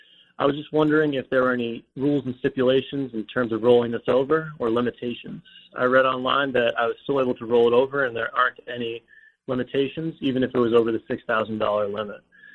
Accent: Miami, Florida, United States; I'm from Miami, Florida. I am 27 years old

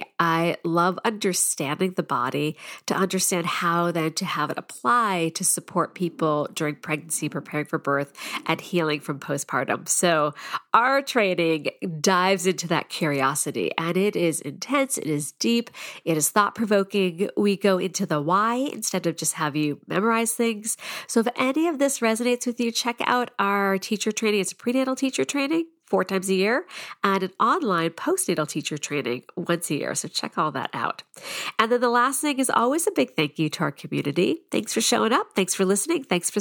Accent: Boston, Massachusetts, United States; Yeah, no, I'm from the Boston area, but I went to school at the Boston Observatory.

